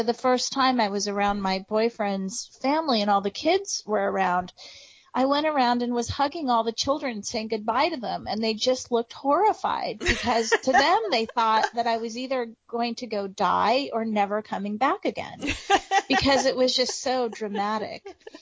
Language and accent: English; Midwest, United States; so I'm a Midwesterner, and we know that Midwesterners, that we are aggressively friendly, right?